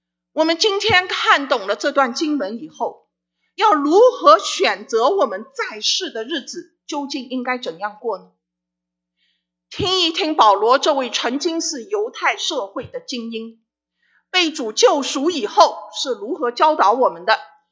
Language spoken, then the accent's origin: Chinese; China; 我常常说我们中国人的字是很有意思的